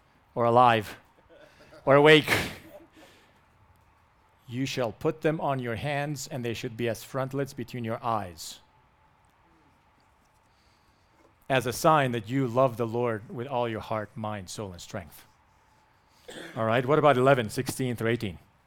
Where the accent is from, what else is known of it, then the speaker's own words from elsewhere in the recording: Romania; I grew up in Romania. Communism fell when I was 10. We were not allowed to worship Jesus.